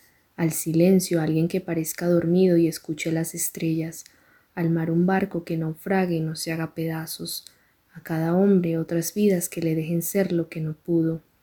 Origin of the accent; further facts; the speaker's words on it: Pereira, Risaralda, Colombia; de Pereira, Colombia.